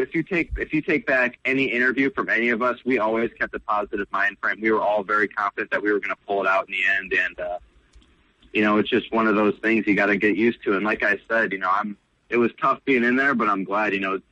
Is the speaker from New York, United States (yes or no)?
no; Ohio, United States; You know, I grew up in Ohio, and one of the biggest things in Ohio is the Michigan-Ohio State football game.